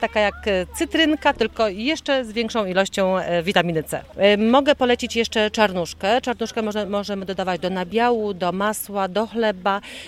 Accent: Podlaskie Voivodeship, Poland; natomiast zwyczaj pochodzę z Podlasia. Jestem rodowitą podlasianką

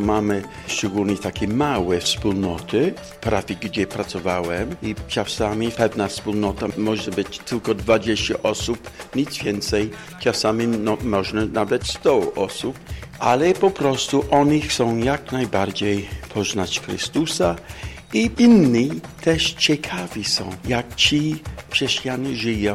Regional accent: Manchester, North West England, United Kingdom; Polish is a second language; now in Poland; jestem ojcem białym, misjonarzem Afryki. Pochodzę z Manchesteru, więc na północ Anglii i w tej chwili pracuję tu w Polsce.

